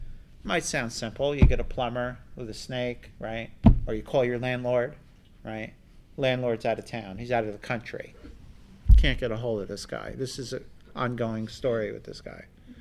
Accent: New Jersey, United States; I'm from New Jersey. You would think I would go, but drugs were more important.

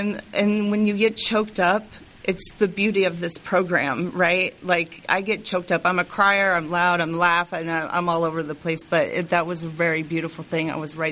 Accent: Denver, Colorado, United States; And I'm from Denver, and I was planning on coming here already.

